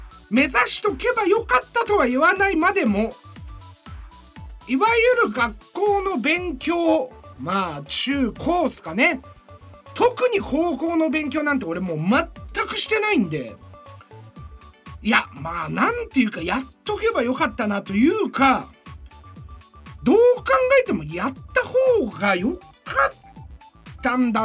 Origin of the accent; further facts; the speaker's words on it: Mitsuke, Niigata, Japan; その俺の地元の市外局番なわけですね、新潟県見附市の。